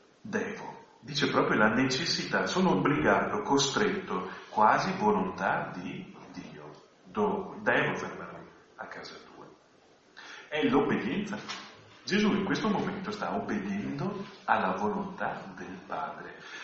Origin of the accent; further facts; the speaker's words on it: Sarmede, Veneto, Italy; Tra l'altro io sono di Sarmede, e Sarmede è vicino al Friuli, quindi ci siamo.